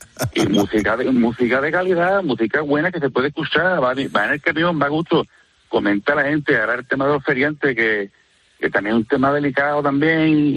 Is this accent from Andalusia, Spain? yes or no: yes; San Fernando, Andalusia, Spain; yo salí de Cádiz, yo soy de San Fernando y mi empresa está en Cádiz.